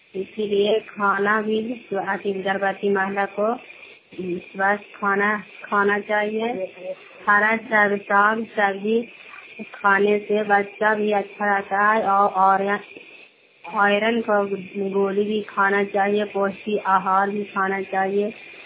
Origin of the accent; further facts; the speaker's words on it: Fatehpur, Bihar, India; ग्राम फतेहपुर के रहने वाली हूँ